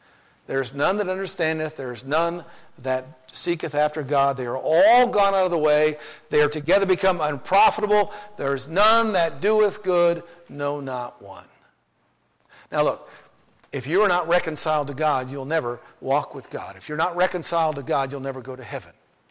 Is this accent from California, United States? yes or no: no; Twin Falls, Idaho, United States; many of you know I was raised in Twin Falls, Idaho